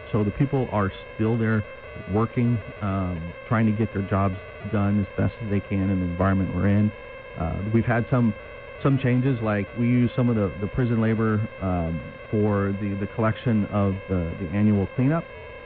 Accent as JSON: {"language": "English", "town": "Yuma", "region": "Arizona", "country": "United States", "tie": "born or raised there", "said": "Although what I've also noticed, growing up in Yuma, you always made eye contact and you said hi."}